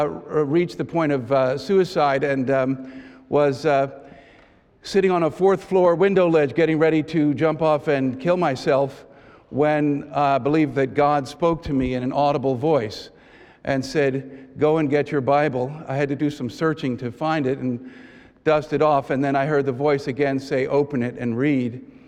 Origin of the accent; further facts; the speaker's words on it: New York City, New York, United States; I was born and raised in New York City. My parents were not believers in Christ.